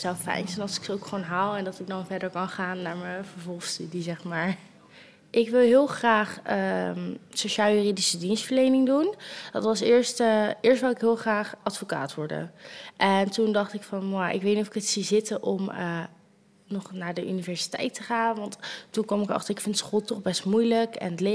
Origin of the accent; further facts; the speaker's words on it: Vlissingen, Zeeland, Netherlands; Ik woon in Vlissingen al eigenlijk heel mijn leven. Ik ben 18 jaar en ik ben hier echt geboren in Vlissingen.